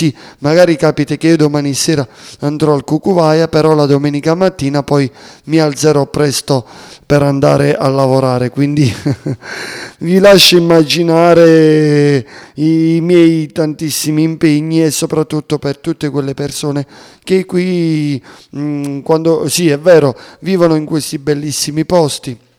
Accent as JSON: {"language": "Italian", "town": "Sapri", "region": "Campania", "country": "Italy", "said": "mi sono fatto una grande pubblicità del mio paese, di quella perla del sud, quindi Sapri"}